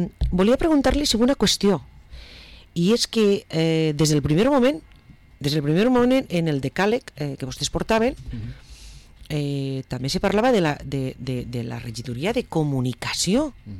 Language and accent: Catalan; Vila-real, Valencian Community, Spain; som tots junts i som de Vila-real